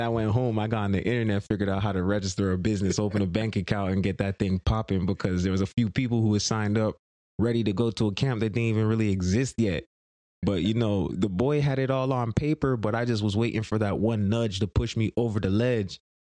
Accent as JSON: {"language": "English", "town": "Brampton", "region": "Ontario", "country": "Canada", "tie": "born or raised there", "said": "because it was in my hometown out in Brampton."}